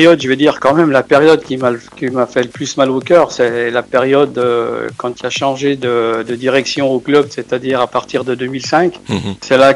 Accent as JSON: {"language": "French", "town": "Gueugnon", "region": "Bourgogne-Franche-Comté", "country": "France", "tie": "born or raised there", "said": "Moi, je suis natif de Guignon, je suis un pur guignonnais, je suis un pur forgeron."}